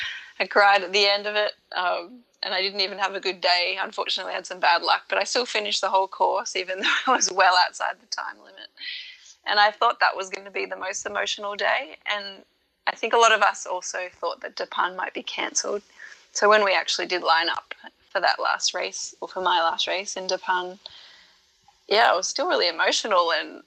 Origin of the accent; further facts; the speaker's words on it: Canberra, Australian Capital Territory, Australia; I'm from Canberra, and just seeing my family